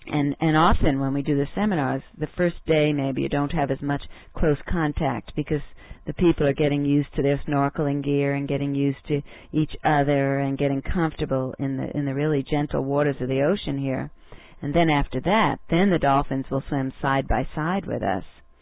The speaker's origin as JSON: {"language": "English", "region": "New Jersey", "country": "United States", "tie": "born or raised there", "said": "You know, my family, I grew up in New Jersey, and they were always trying to get me to swim."}